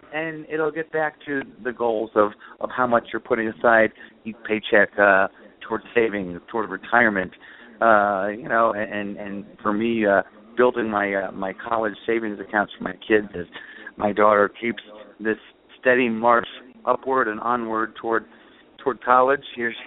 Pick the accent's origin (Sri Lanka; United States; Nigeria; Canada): United States; Chicago, Illinois; Of course, you know I'm originally from Chicago and a diehard Cubs fan.